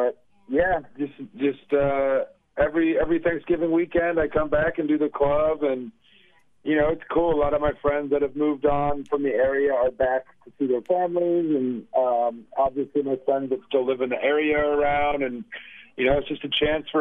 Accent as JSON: {"language": "English", "town": "Springfield", "region": "Missouri", "country": "United States", "tie": "born or raised there", "said": "Yes, sir. Born and raised in Springfield."}